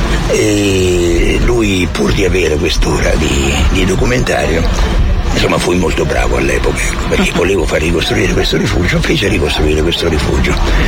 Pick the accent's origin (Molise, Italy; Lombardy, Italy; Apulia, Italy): Molise, Italy; stavo leggendo delle riviste turistiche che riguardavano la mia terra, il Molise